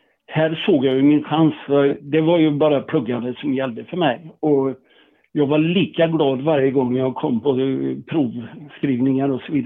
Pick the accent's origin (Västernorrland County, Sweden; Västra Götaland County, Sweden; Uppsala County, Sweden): Västra Götaland County, Sweden; Tibro; Där jag kom ifrån, Tibro då.